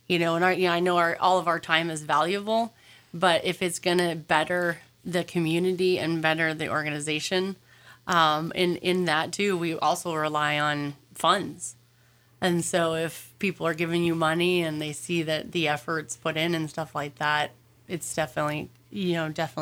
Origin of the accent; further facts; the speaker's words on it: Colorado, United States; because I come from Colorado, which is a higher income state, and I kind of did a comparison of nonprofits to there to here.